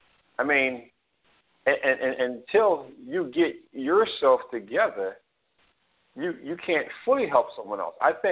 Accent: New York, United States; when I was growing up in New York during the 70s, I smoked cigarettes, I did drugs, things like that.

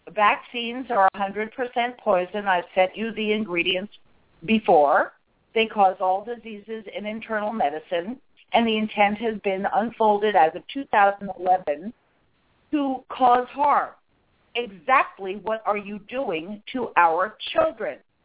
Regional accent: Ireland; We're Irish. We have all these great sayings that have been passed down generation to generation, you know.

